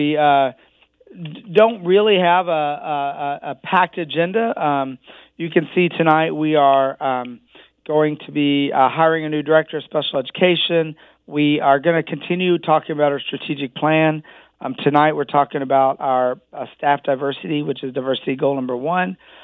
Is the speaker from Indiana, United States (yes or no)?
yes; Indiana, United States; And I grew up in Southern Indiana.